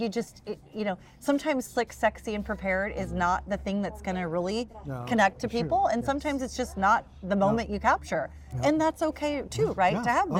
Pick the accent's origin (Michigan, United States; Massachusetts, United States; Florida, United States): Michigan, United States; Detroit; born there; So I am originally from like a little peanut. I was born in Detroit, Michigan.